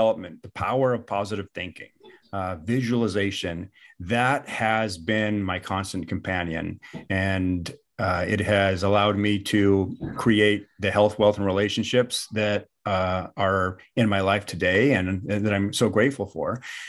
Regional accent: Washington, United States; now in Chelan, United States; I grew up in Washington State and, had an opportunity to move out to this glorious place called Chelan, Lake Chelan.

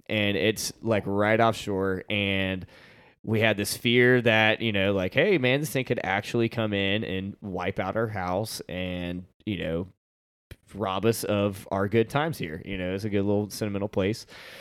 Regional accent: Jacksonville, Florida, United States; I'm also from Jacksonville, Florida. Shocking. From Jacksonville, Florida.

